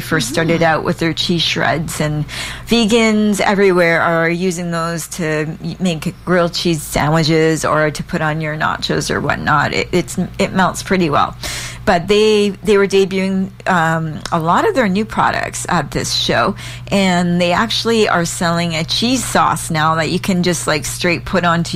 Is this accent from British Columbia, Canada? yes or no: yes; Vancouver, British Columbia, Canada; you probably used to like them as kids when we were growing up